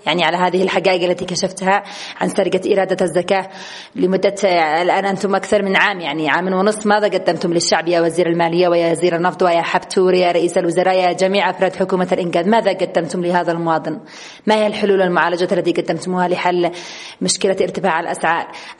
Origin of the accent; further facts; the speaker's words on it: Yemen; أنا كمواطنة يمنية